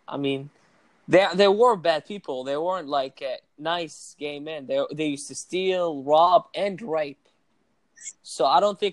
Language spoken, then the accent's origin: English; Iraq; I'm Muslim. So go ahead, ask all your questions. I'm Iraqi. I'm from Iraq.